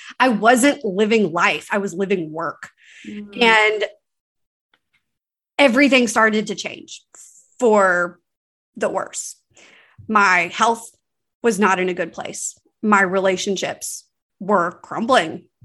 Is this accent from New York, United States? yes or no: no; Louisiana, United States; now in New Orleans, United States; So I'm a Louisiana girl. I'm born and raised in North Louisiana. Now I live right outside of New Orleans.